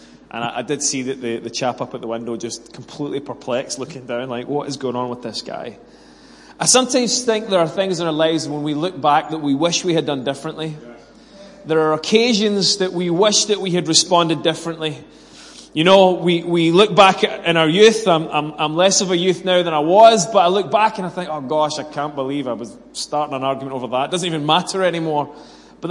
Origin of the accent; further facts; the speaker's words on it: United Kingdom; We're so British that we never say anything, but we tut and we roll our eyes.